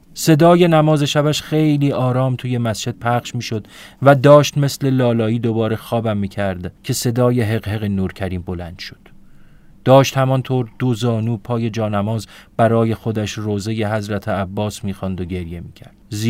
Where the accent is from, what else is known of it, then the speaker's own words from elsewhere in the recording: Tehran, Tehran Province, Iran; البته خودم تهرانیم.